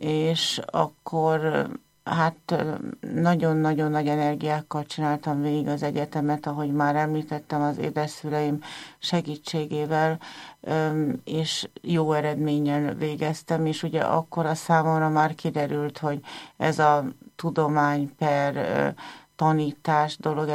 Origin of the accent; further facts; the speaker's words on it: Budapest, Hungary; Én Bekerlén nőttem föl, tehát Budapest 19. kerületének ebben a semmihez nem hasonlíthatóan gyönyörű kertvárosában. Gyerekként is itt nőttem föl, itt is maradtam, itt is szeretnék maradni életem végéig.